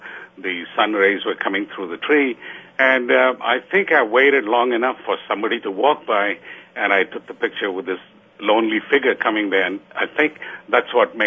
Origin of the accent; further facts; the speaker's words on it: India; now in United States; I came in 1968 from India, hoping to become a folk singer